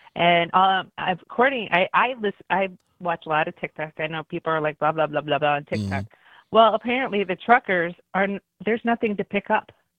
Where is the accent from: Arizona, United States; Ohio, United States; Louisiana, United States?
Arizona, United States; Yuma; now in Monroe, United States; All I know is I grew up in Yuma, Arizona, and right now is harvest time.